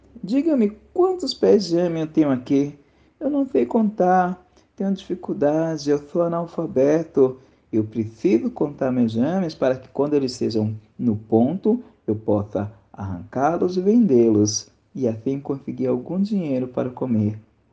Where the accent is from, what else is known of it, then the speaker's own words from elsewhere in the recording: São Paulo, Brazil; eu sou de São Paulo, capital, aonde eu estou